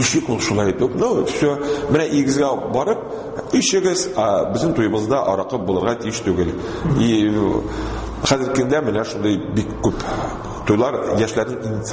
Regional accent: Kazan, Tatarstan, Russia

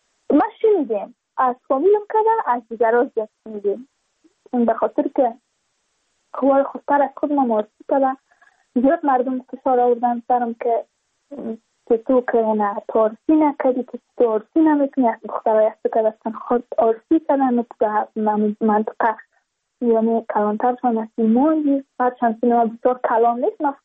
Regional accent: Badakhshan, Afghanistan; چون ما از بدخشان هستیم، یعنی منطقه دور دستش

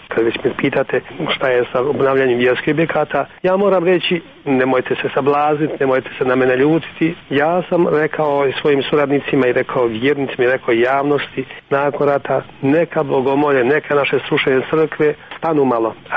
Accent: Banja Luka, Republika Srpska, Bosnia & Herzegovina; sam ja odrastao ovdje, odnosno školovao se ovdje.

